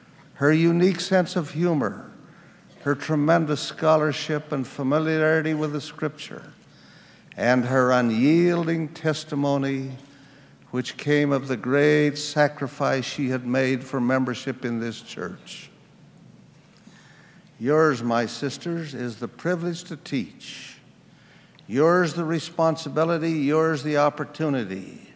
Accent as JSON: {"language": "English", "region": "Utah", "country": "United States", "tie": "born or raised there", "said": "When I was a boy growing up in the First Ward in Liberty Stake"}